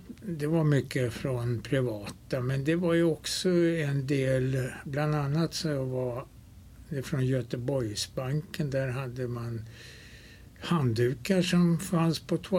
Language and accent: Swedish; Tyresö, Stockholm County, Sweden; also born or lived in Bromma; Jag är född i Bromma, men jag kom till Tyresö 1926. Och då var jag väl bara några månader gammal